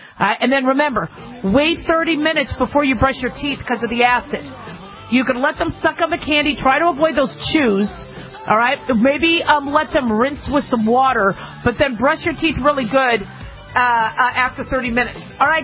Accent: Scottsdale, Arizona, United States; also born or lived in Las Vegas; I grew up in Las Vegas in Scottsdale, Arizona, and so we would find, you know, bugs

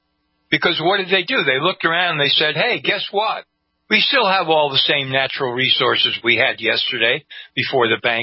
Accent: New York, United States; born there; I mean, I've lived in New York for a long time. I was born in New York.

